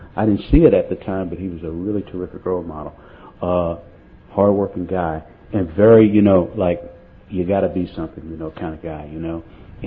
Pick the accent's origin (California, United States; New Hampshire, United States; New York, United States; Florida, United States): Florida, United States; Miami; I grew up in a section called Liberty City, not very well known for, you know, good living right now. But at the time I grew up in Liberty City in Miami